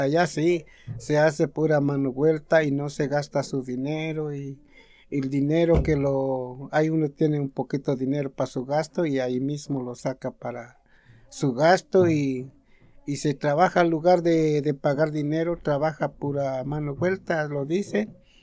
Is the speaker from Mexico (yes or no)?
yes; Ayutla, Mexico; born there; nací en Ayutla, pero ahora estoy aquí en Guayas y así